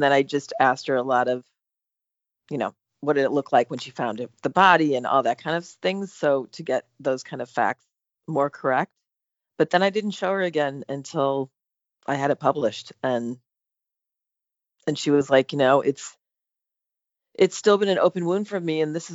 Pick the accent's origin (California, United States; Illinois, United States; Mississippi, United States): Illinois, United States; And then I was going to have the book take place where I grew up in Illinois, but I needed a wolf.